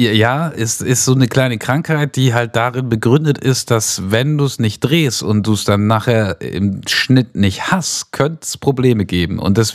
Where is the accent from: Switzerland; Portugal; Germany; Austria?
Germany; Stuttgart, Baden-Württemberg; born there; Gebürtig in Stuttgart-Bad-Cannstatt.